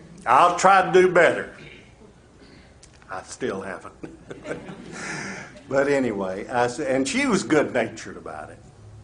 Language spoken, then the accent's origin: English; the South, United States; accent: Southern; I'm sure I mispronounce a lot of words. I'm a Southerner. Hey. We attack it the way we can. I speak Southern.